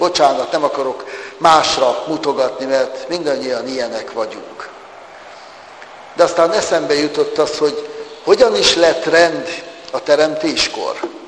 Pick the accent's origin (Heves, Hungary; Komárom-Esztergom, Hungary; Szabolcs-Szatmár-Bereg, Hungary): Szabolcs-Szatmár-Bereg, Hungary; Nyíregyháza; Nyíregyházán csak 120 ezer ember lakik, szokták mondani, amikor körzetbe járok, és mondom, hogy hát én nyíregyházi vagyok.